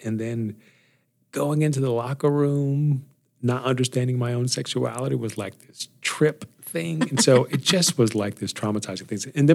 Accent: Washington, District of Columbia, United States; They all settled in D.C. And I grew up near Howard University, which felt like a castle to me.

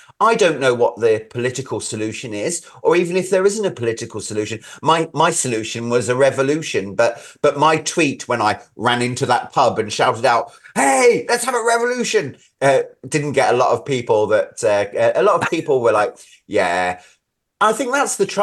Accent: Wales, United Kingdom; I come from South Wales

